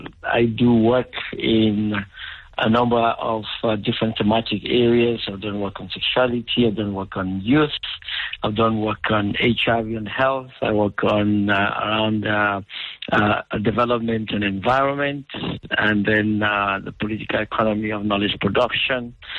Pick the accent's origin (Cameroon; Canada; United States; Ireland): Cameroon; I come from Cameroon